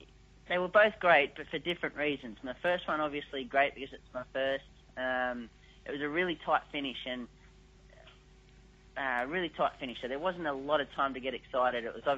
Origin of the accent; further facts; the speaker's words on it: Point Clare, New South Wales, Australia; I grew up on the Central Coast of New South Wales at a suburb called Point Clair with my three sisters.